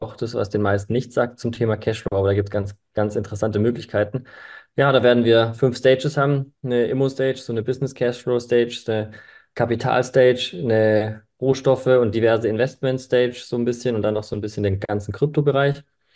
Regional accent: Stuttgart, Baden-Württemberg, Germany; ich komme aus Stuttgart.

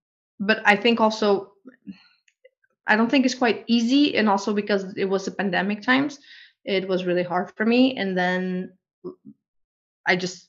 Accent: Portugal; English is a second language; I'm from Portugal.

